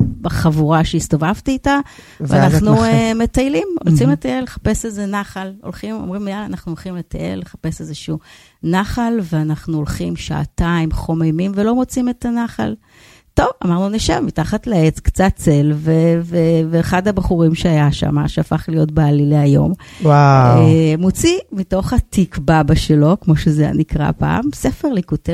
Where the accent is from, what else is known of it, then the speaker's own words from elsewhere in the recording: Tel Aviv, Tel Aviv District, Israel; מין התחלת חיי המתנסים בתל אביב, בשכונה שגדלתי בה